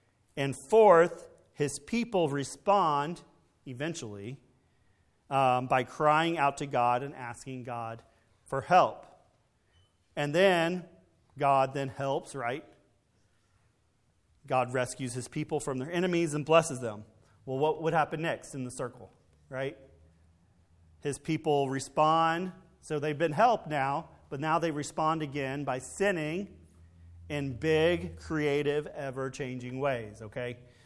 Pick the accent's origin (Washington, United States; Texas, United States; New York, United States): Texas, United States; Dallas; I remember growing up in the Dallas Zoo, it was kind of confusing, and that was very helpful.